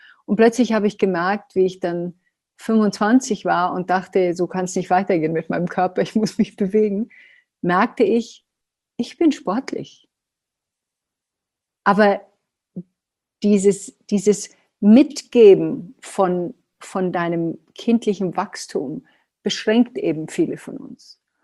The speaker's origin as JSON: {"language": "German", "country": "Germany", "said": "Und das, wir sind auch Deutsche, das darf man nicht vergessen, da gab es auch so strikte gerade Linien."}